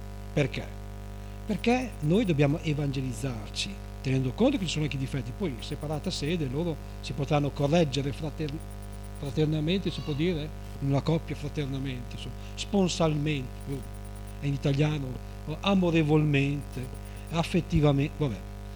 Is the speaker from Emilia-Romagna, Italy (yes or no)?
yes; Modena, Emilia-Romagna, Italy; io vengo da Modena